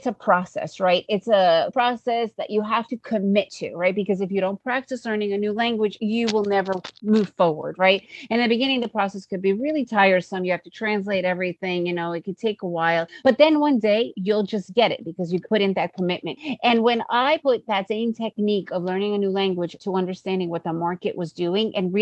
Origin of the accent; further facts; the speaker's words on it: United States; first language ru; also born or lived in Soviet Union / Costa Rica; now in Guatemala; So I speak Russian as my main language, as my mother language. But because I was raised in the US, English is my main language.